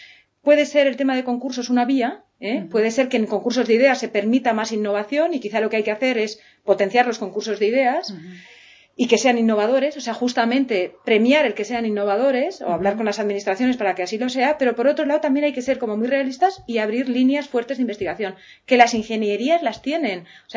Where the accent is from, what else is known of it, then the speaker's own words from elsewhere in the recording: Barcelona, Catalonia, Spain; Yo como arquitecta barcelonesa me siento más respaldada en el colegio durante estos 4 años